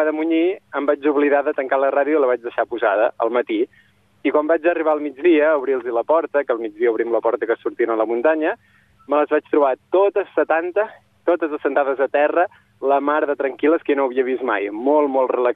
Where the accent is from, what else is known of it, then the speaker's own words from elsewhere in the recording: Ridaura, Catalonia, Spain; ara mateix em trobo aquí a les muntanyes que hi ha a sobre de Ridaura, que és el meu poble, a la Garrotxa.